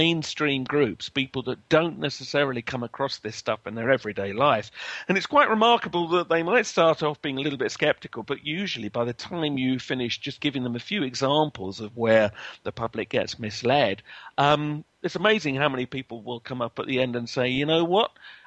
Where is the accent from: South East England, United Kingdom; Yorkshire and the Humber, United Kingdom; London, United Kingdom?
South East England, United Kingdom; Lewes; lived for a while in the very town I grew up in Lewes, in England.